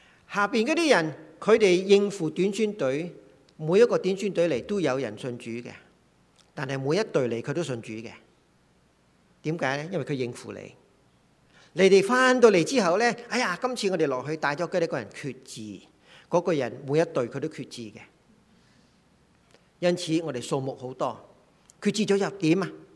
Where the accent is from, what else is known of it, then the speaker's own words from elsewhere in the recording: China; now in North America; 你和我今天上帝摆我哋喺北美，上帝俾我哋成为一个嘅中国人，